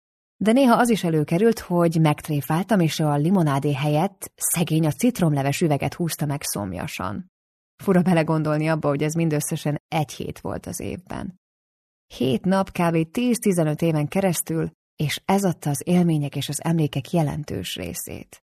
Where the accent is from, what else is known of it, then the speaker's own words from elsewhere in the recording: Tolna, Hungary; főleg abban a kis faluban, Tolna megyében, ahol én felnőttem.